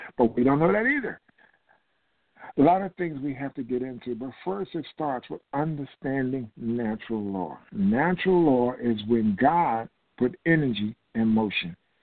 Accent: Philadelphia, Pennsylvania, United States; And, I'm from Philadelphia.

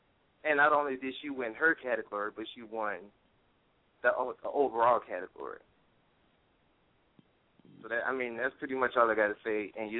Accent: Houston, Texas, United States; I'm from Houston.

